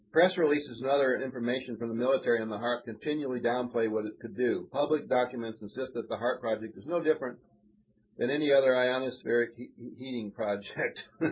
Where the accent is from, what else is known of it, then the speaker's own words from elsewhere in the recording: Ann Arbor, Michigan, United States; I remember they put that in Michigan because that's my hometown, Ann Arbor.